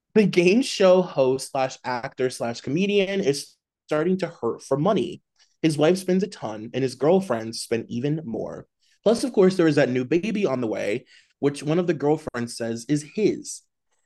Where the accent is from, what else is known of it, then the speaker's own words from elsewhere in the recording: Akron, Ohio, United States; that is either Jimmy Fallon or Steve in my literal neighborhood, my hometown of Akron, Ohio.